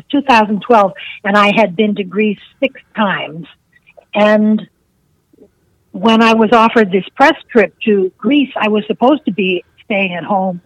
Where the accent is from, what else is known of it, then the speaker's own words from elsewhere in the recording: Ireland; No, I have no Greek blood at all. I'm Irish, but I think of the Irish as the Greeks of the North.